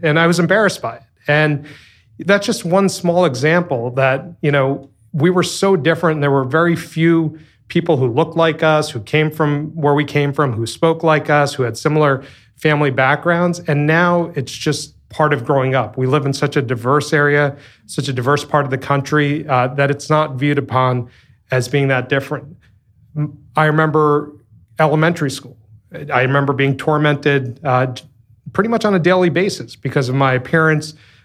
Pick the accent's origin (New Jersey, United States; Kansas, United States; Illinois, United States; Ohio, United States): New Jersey, United States; what was it like growing up in New Jersey as a first-generation Sikh American? I don't have to give the SEC disclaimer to give this answer. it was really hard.